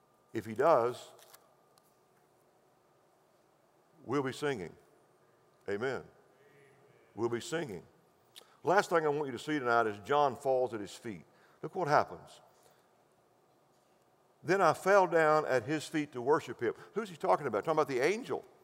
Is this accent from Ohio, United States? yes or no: no; Seminole, Texas, United States; I grew up in Seminole, Texas, where we had screen doors.